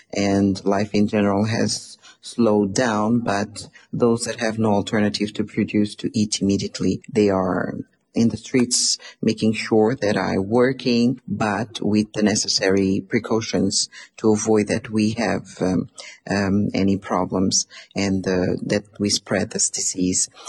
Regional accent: Maputo, Mozambique; I'm from Mozambique. I'm in a city called Matola, which is the industrial capital of Mozambique.

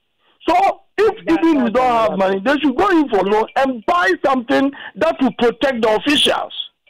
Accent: Ghana; By my concern as a Ghanaian, is that we shouldn't express pettiness over good people that we are losing.

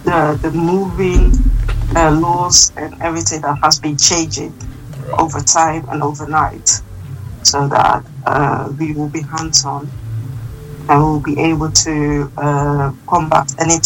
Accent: Ghana; now in Netherlands; it is also a new chance for us as a Ghanaian diaspora community here in the Netherlands.

